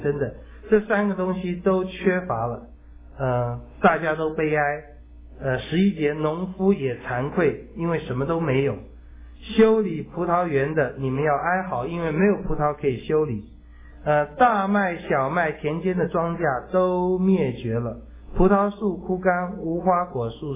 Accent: China; 我们中国人

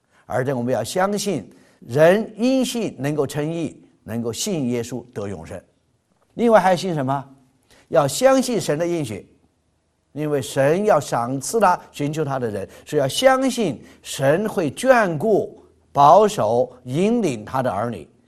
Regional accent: China; 我们要是我们中国人，哪怕是出埃及进迦南，碰见一两件这样神迹奇事，我们就铁了心跟定神。

